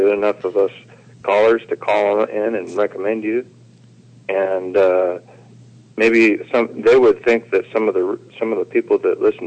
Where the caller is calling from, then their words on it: Washington, United States; Hey, Kevin … in Puget Sound. Beautiful Puget Sound today.